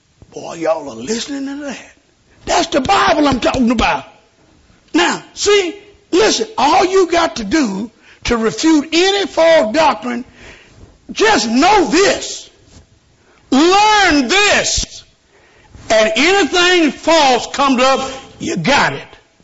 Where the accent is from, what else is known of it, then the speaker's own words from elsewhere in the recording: Memphis, Tennessee, United States; Man, I'm from Memphis, and I flew up here.